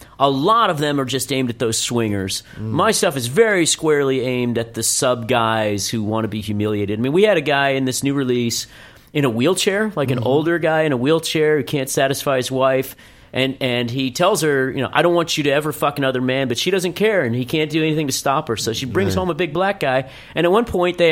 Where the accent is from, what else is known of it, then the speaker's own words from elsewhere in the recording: Texas, United States; and I come from Texas